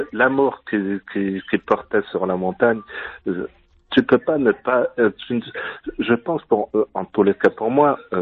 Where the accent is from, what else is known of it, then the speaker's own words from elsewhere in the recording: Chambéry, Auvergne-Rhône-Alpes, France; moi, je suis né en Savoie.